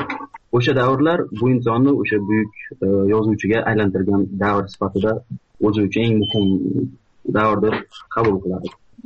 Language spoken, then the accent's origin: Uzbek; Tashkent, Uzbekistan; Yo'q, o'zim Toshkentdanman.